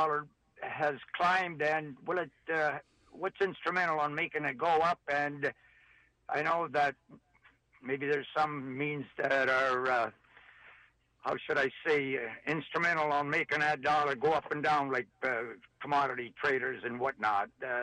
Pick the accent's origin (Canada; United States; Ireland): Canada; because I'm a Canadian and I have a little bit of currency in U.S.